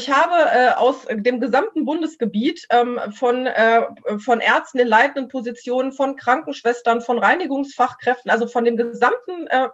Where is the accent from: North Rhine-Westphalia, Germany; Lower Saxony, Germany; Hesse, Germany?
North Rhine-Westphalia, Germany; Mülheim; dass hier jetzt in Mülheim, ich komme aus Mülheim, die alten geimpft worden sind